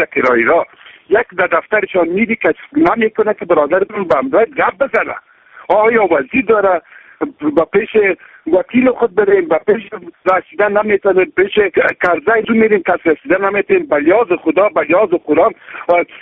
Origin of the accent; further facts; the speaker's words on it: Kabul, Afghanistan; از کابل هستم، 30 سال مهاجر بودیم